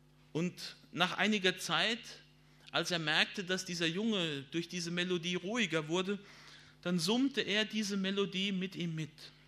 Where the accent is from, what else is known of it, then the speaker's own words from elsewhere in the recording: Tyrol, Austria; die wir als Tiroler jetzt im nächsten Jahr mit einem 200-jährigen Gedenktag feiern